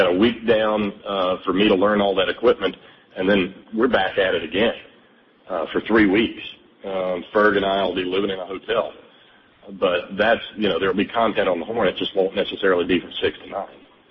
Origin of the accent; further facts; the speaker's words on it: Alabama, United States; You know, when I was a kid growing up in Alabama, a half an inch of snow falls on the ground